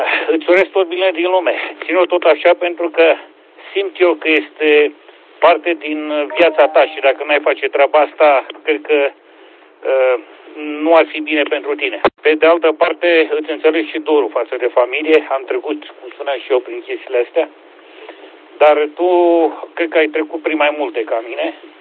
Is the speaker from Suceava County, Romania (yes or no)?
yes; Câmpulung Moldovenesc, Suceava County, Romania; sunt din Câmpul Lung, Moldovenesc, județul Suceava.